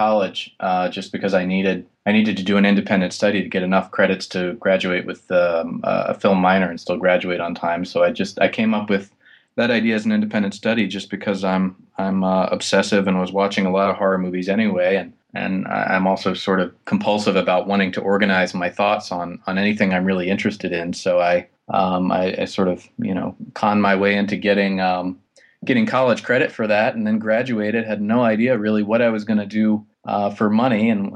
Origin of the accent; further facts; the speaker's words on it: Los Angeles, California, United States; well, I'm from Los Angeles and I write about horror movies.